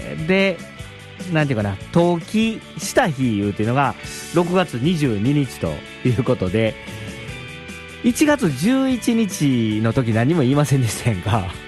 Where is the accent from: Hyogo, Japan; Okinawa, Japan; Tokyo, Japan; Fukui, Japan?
Hyogo, Japan; Shijimi; 僕はしじみ町の出身なんですけどね、